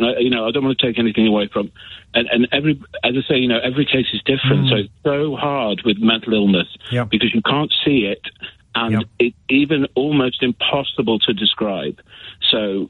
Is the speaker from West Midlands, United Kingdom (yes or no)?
yes; West Midlands, United Kingdom; I grew up in the Midlands, and I grew up really near Alton Towers